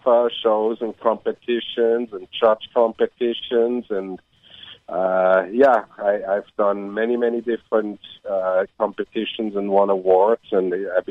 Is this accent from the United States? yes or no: no; Switzerland; I'm kind of from the Swiss Alps, and you know, there's a lot of land and a lot of cows, and not really anything else.